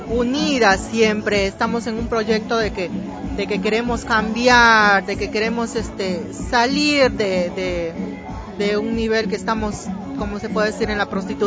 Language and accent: Spanish; Peru; como todos somos migrantes y venimos de Perú